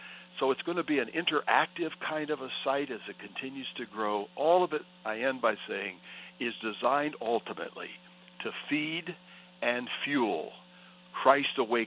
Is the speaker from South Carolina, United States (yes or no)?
no; Massillon, Ohio, United States; I grew up in Massillon, Ohio